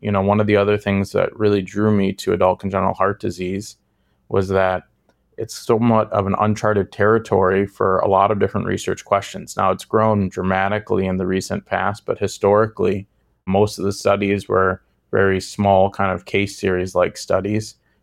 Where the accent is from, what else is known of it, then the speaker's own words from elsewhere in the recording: Chicago, Illinois, United States; I was born and raised in Chicago. My wife is also from Chicago. And so it's exciting to come back home to Chicago.